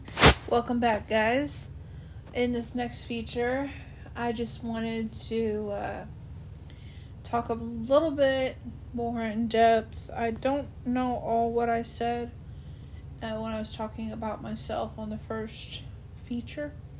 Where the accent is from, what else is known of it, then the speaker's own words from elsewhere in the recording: Oklahoma, United States; So, I grew up in Oklahoma, home of the sweeping plains, where the wind is always windy